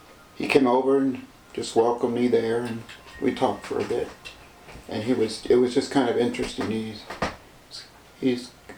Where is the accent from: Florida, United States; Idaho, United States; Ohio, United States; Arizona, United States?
Ohio, United States; Columbus; born there; I was born in Columbus, Ohio, almost in a taxi.